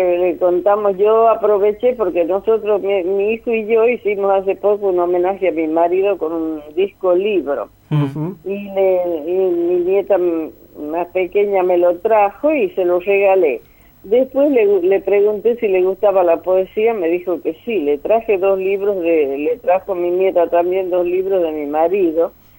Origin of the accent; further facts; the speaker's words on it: La Rioja, Argentina; yo soy de La Rioja y trabajaba ahí de docente y pedí el traslado hasta que me lo dieron en el año 85, en julio me vine acá